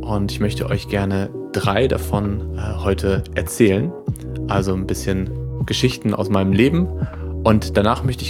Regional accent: Lippstadt, North Rhine-Westphalia, Germany; in meiner Heimatstadt. Ich habe mich total gefreut, nach Lippstadt zu kommen, die Stadt, in der ich lange gelebt habe, in der ich geboren bin, in der ich viele Freunde habe und Familie.

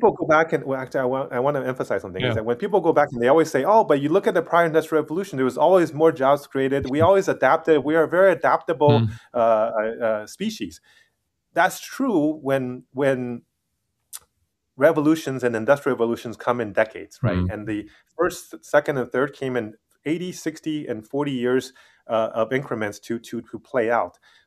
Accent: California, United States; and I'm from the Silicon Valley

